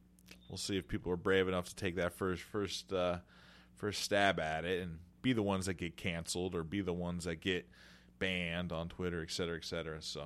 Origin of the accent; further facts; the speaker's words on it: Colorado, United States; born there; I love going to Colorado. I was born in Colorado. I don't live anywhere near Colorado